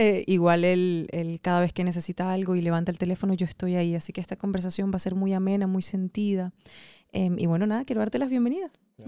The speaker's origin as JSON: {"language": "Spanish", "town": "Guatire", "region": "Miranda", "country": "Venezuela", "said": "Pero, y la gente se va a reír mucho porque los dos somos de Guatire."}